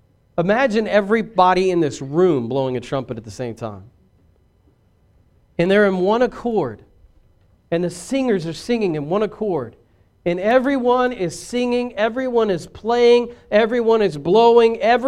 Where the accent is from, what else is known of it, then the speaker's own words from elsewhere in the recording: the South, United States; we have common values because we're from the South and just the way we are as people.